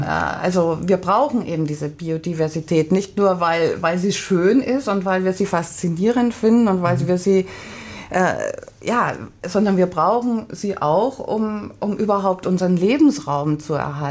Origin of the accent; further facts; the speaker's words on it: Vienna, Austria; moved away as an adult; now in Berlin, Germany; ich bin gebürtige Wienerin und habe an der Universität für Bodenkultur studiert